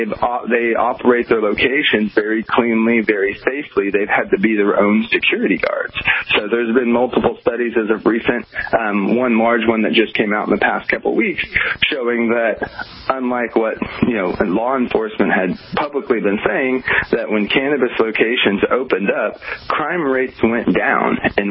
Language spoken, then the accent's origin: English; Oklahoma, United States; coming from the Midwest, where I'm from Oklahoma, I've seen homeless.